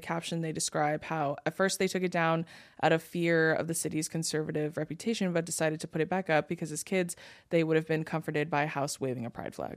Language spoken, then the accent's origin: English; Santa Ana, California, United States; because I grew up in Santa Ana. Like, I was born in Santa Ana, which is in Orange County